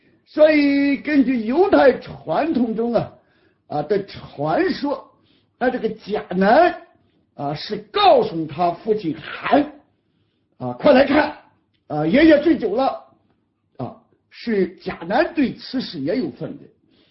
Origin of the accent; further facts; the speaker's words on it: China; 因为我们中国人啊人为的城乡差距啊